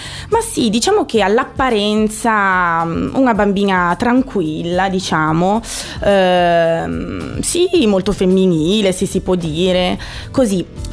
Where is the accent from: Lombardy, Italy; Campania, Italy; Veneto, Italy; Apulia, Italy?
Lombardy, Italy; Milan; born there; io sono nata a Milano il 29 ottobre del 1985.